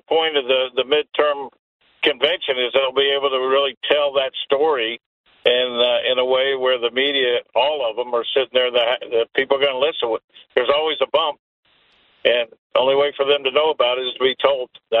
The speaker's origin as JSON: {"language": "English", "region": "Texas", "country": "United States", "tie": "born or raised there", "said": "Oh, yeah, I grew up in Texas. We got them all the time."}